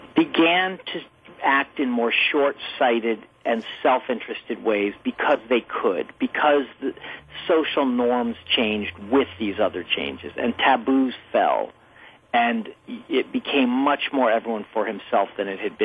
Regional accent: California, United States; the year I graduated from high school in California, began the defunding of public education in my home state

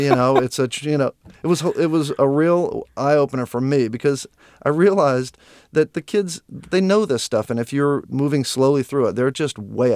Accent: Louisiana, United States; We left New York to my hometown, Louisiana.

